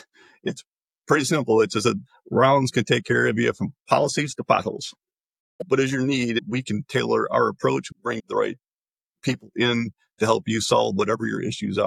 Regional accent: Michigan, United States; moved away as an adult; My career started with Michigan DOT, which is where I grew up. I grew up in Michigan.

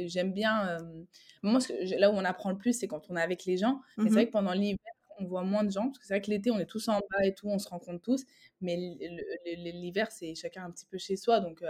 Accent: France; on n'est pas venus en mode on est des Français, on vous prend de haut.

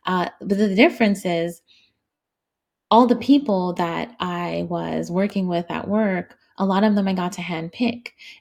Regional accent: Canada; So whether you're a foreign national, a Canadian, because I'm Canadian, or you know, somebody who's new to the country

